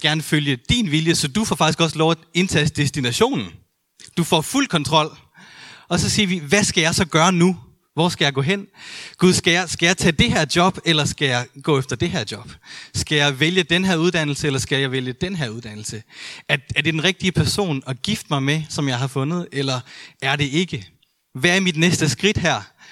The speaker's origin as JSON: {"language": "Danish", "region": "Jutland", "country": "Denmark", "tie": "born or raised there", "said": "vi er jo begge to født og opvokset i Jylland"}